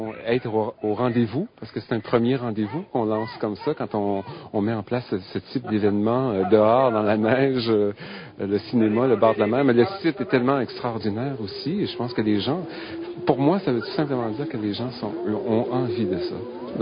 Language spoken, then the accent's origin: French; Quebec, Canada; Je suis gaspésien, donc je sais ce que c'est. Je venais passer beaucoup de temps ici à Percé, partout en Gaspésie